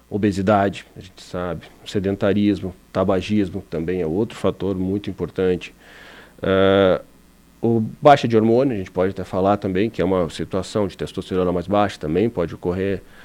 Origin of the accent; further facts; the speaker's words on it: Rio Grande do Sul, Brazil; moved away as an adult; also born or lived in Rio de Janeiro; now in Timbó, Brazil; Minha história, eu sou gaúcho.